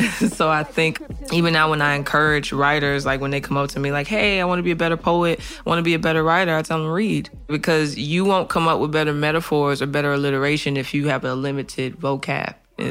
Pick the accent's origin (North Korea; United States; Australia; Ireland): United States; St. Louis, Missouri; Born and raised in St. Louis, pretty normal childhood. Wasn't rough, wasn't in the hood.